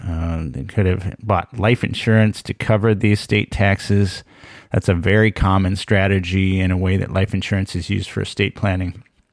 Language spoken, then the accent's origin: English; Minnesota, United States; the estate of … from my home state of Minnesota